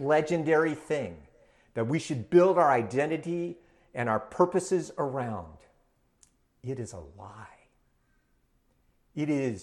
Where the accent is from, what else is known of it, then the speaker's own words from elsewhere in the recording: United States; But as an American, I watched what happened on January 6th